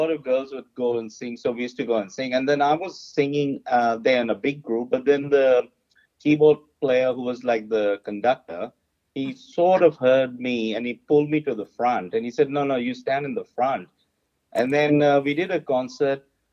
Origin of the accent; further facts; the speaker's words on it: Karachi, Sindh, Pakistan; moved away as an adult; now in Australia; I grew up in the city of Karachi, which is in Pakistan. Oh, really? Okay. Yeah. And I migrated to Australia when I was, I think, 27 in 1991.